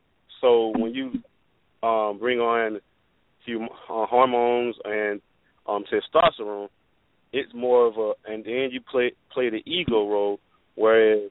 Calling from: Atlanta, Georgia, United States; I'm calling from Atlanta, Georgia.

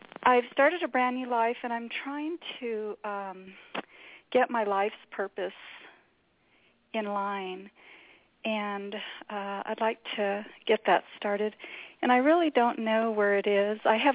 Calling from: Southwest, United States; Hi, this is … I'm here in the Southwest.

